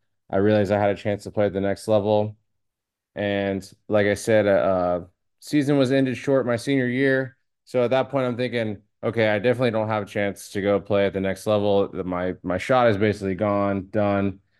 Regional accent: Texas, United States; I grew up in Texas. I was a soccer player growing up. And when you grow up in Texas, you have no choice but to play football at some point.

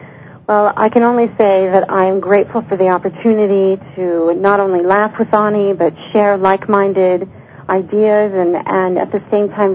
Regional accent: Brazil; English is a second language; I'm from Brazil

